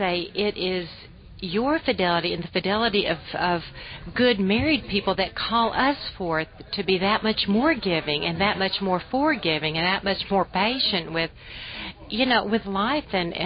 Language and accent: English; the South, United States; accent: southern; Listen to that priest over there, Father, mocking my southern accent.